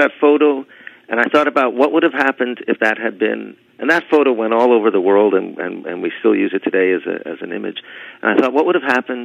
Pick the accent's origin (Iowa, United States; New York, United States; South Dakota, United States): New York, United States; And then I also, you know, I grew up in New York, and I was the son of a jazz musician.